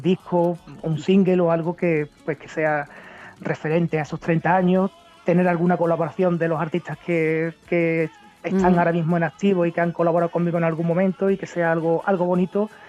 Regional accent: Almensilla, Andalusia, Spain; also born or lived in Coria del Río; Y después, pues, en Almensilla, donde viví desde pequeño, tenía pues un paso de hermandades

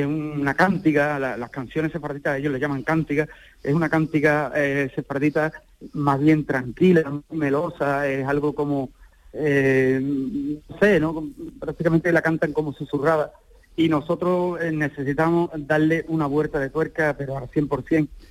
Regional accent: Albaida del Aljarafe, Andalusia, Spain; que mi pueblo siempre ha sido muy árabe. Yo no sé, seguramente, porque en la antigüedad mi pueblo llegó a gozar de mucha importancia, casi más que todos los pueblos de alrededor, después de Sanlúcar la Mayor

